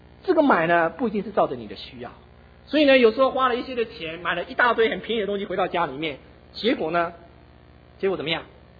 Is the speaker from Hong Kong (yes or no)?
no; Taiwan; now in United States; 你看我从台湾的时候来的，20年了